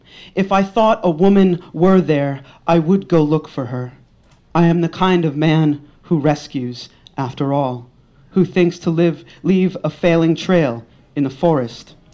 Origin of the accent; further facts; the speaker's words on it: New York City, New York, United States; now in Pittsburgh, United States; And I grew up in New York, man, and New York ain't got nothing on Pittsburgh, man.